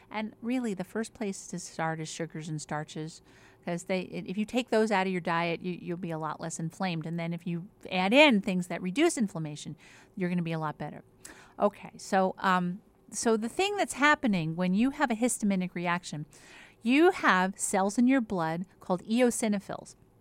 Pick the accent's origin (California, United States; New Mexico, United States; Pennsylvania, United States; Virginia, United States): Pennsylvania, United States; Philadelphia; Notice how I said strawberry because I'm from Greater Philly.